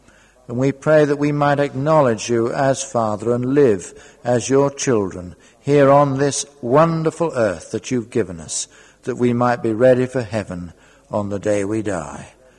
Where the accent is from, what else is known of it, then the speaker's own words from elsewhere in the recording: Scotland, United Kingdom; because we're British or Scottish, all will be well